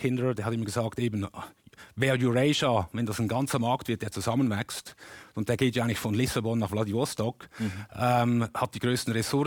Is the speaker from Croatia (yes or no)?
no; Switzerland; Und ich bin ein Schweizer. Also das heißt, ich bin natürlich aufgewachsen in ein geistiges Kind der Schweiz.